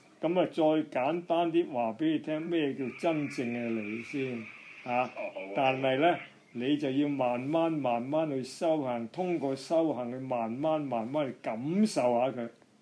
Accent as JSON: {"language": "Cantonese", "country": "Hong Kong", "said": "我香港人都多好多呢啲咁嘅情緒噶嘛"}